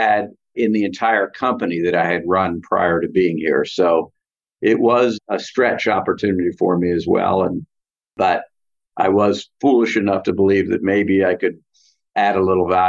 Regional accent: Northeast, United States; I grew up caddying in the Northeast.

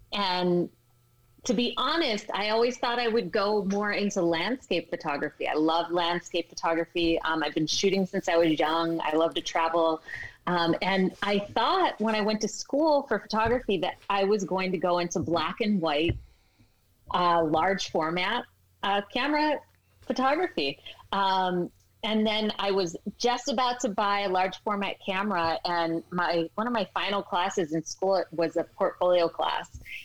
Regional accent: Cleveland, Ohio, United States; Browns, I'm from Cleveland, so I might be watching the Cleveland Browns, but that game's over.

